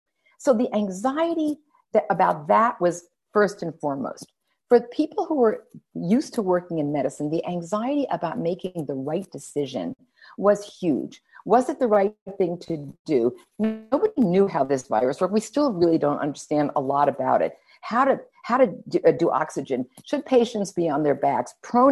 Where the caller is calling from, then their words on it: New York, United States; I should also say that I'm speaking from New York. So I live on the Upper West Side